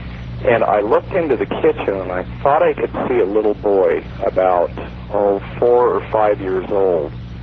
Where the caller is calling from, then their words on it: Denver, Colorado, United States; I'm calling from Denver.